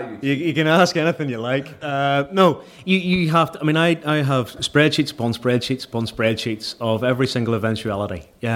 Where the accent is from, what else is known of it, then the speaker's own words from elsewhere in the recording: Ireland; I come from Ireland